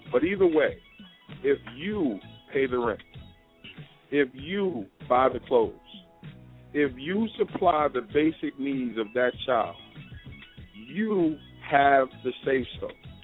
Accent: Carneys Point, New Jersey, United States; And like I said, I'm from the Carneys Point area.

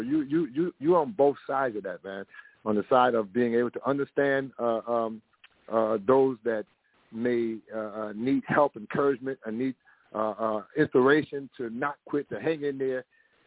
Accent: New York City, New York, United States; I'm from the Bronx, New York, and I'm actually doing a full-featured Hollywood movie on my life.

